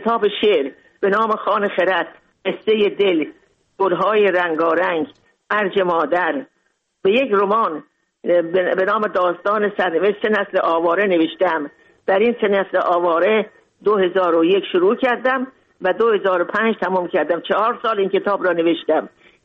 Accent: Mashhad, Razavi Khorasan, Iran; also born or lived in Moscow; now in Tajikistan; بزرگ شدم در مشهد، بزرگ در مشهد درس خوندم، بزرگ شدم

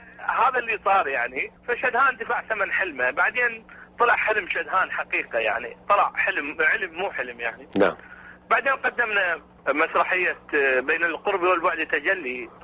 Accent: Iraq; انا ظلمت بالخارج وانت ظلمت بالداخل. فاحنا الظلم الواقع علينا ظلم واحد كعراقيين. كوطن كشعب

